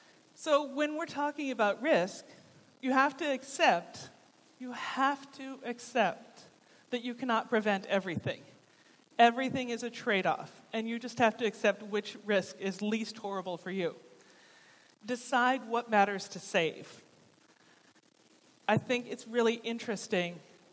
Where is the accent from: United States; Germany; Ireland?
United States; I was just fascinated as an American by the miles and miles and miles of separated bike path.